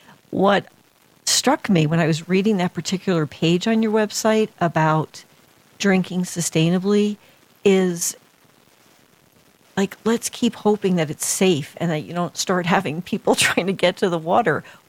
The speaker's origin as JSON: {"language": "English", "region": "New Jersey", "country": "United States", "said": "I read about Fuji water, and it's like, I'm from Jersey. Forget about it."}